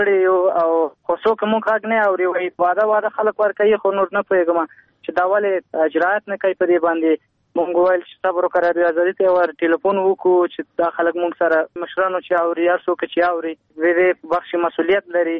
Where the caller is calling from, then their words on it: Kabul, Afghanistan; د کابل ولایت برشناکوت څخه